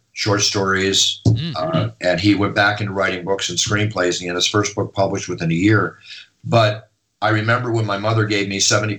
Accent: Philadelphia, Pennsylvania, United States; also born or lived in Tulsa, Oklahoma / Dallas, Texas; We lived in Oklahoma, where I was born in Tulsa. 9 months later, moved to Dallas, where he ran another company and were there for 4 years, went to Philadelphia, which is, I consider my hometown, was there for 5 years

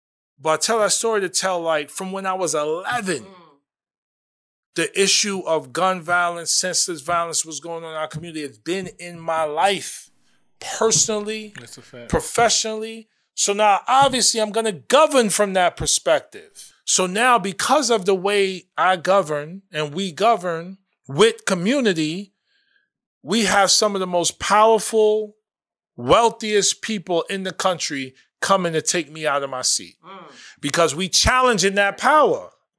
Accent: Manhattan, New York, United States; I'm from Manhattan.

